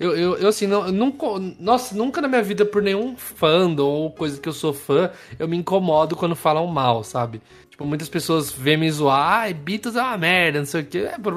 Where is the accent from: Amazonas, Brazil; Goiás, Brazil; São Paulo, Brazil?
São Paulo, Brazil; Americana; a gente é de Americana